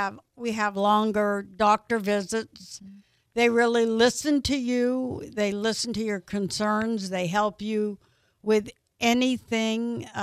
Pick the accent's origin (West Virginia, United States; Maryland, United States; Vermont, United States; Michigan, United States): Vermont, United States; now in Pensacola, United States; I'm from Vermont, so I'm not real familiar with Pensacola.